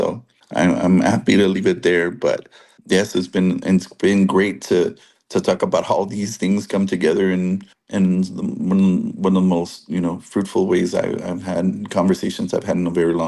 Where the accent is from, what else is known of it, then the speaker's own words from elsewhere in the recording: El Paso, Texas, United States; I'm generationally from Texas. And we're in our part of the Texas is the one that's most identified with the Chicano and Pachuco culture. We're literally called El Chuco